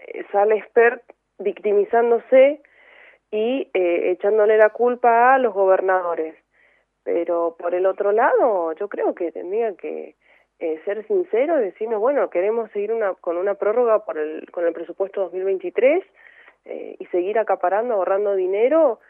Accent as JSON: {"language": "Spanish", "country": "Argentina", "said": "nosotros como argentinos creo que tenemos que empezar a autoevaluarnos nuestras conductas"}